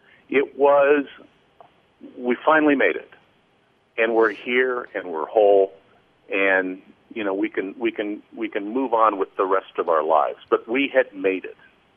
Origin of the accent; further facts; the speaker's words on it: Quad Cities, United States; And Robin and I go back to growing up in the Quad City, so that's how long Robin and I go back.